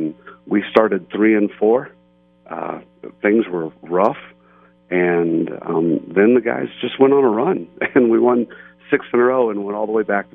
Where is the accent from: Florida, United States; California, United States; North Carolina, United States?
Florida, United States; Fort Myers; returned after graduation from Florida State University to my hometown, Fort Myers, Florida, and I always wanted to coach.